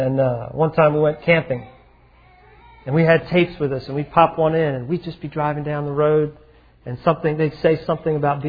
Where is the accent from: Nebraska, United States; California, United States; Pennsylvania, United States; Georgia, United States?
Pennsylvania, United States; Philadelphia; I said, well, I know where that is. I grew up in Philadelphia.